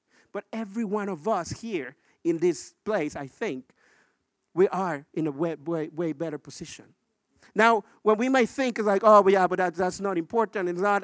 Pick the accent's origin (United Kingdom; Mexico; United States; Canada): Mexico; you know, I grew up in Mexico, and when I was young, I had the blessing to have a mom. I come from a single mother family.